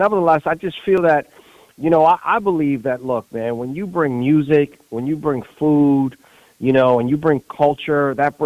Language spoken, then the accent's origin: English; New Jersey, United States; now in Reading, United States; But listen, I'm close to Brooklyn. I'm from North Jersey.